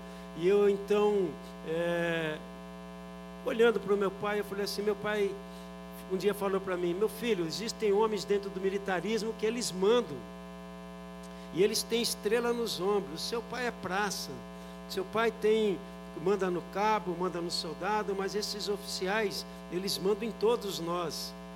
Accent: São Paulo, Brazil; born there; meu pai paraibano, mamãe pernambucana, né, eu nasci em São Paulo em 1960, portanto estou com 61 anos de idade, e fui criado dentro da cultura nordestina.

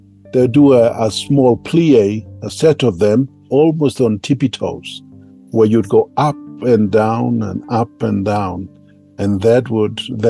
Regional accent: Mount Hagen, Western Highlands, Papua New Guinea; I'm from the Omoge community in Mount Hagen. What you see in that image is obviously a warrior from my area in the Western Highlands province of the Highlands of Papua New Guinea.

